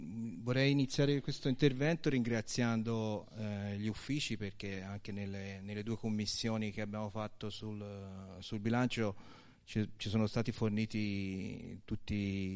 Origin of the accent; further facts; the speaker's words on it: Buti, Tuscany, Italy; io vengo dal comune di Buti, Calcinaia, Palaia, eccetera